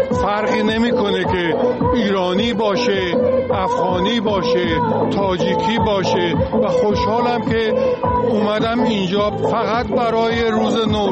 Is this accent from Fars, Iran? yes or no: no; Yazd, Iran; now in United States; از آمریکا اومدم، ولی اصلم ایرانی و یزدی هستم